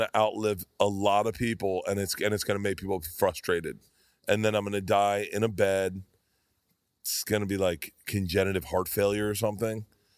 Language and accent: English; Florida, United States; And I said, no, because I grew up in Florida. Like, we have lightning, we have alligators, we have poisonous snakes, we have sinkholes.